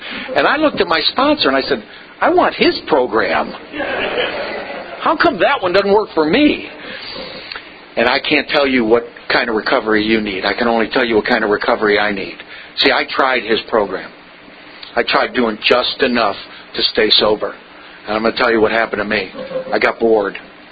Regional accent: St. Augustine, Florida, United States; We're actually from North Florida, over by St. Augustine.

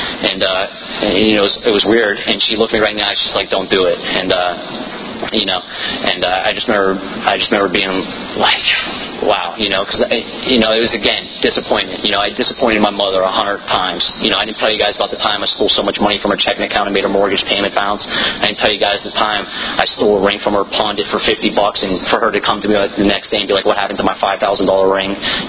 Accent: Florida, United States; I'm visiting from South Florida. I need a meeting.

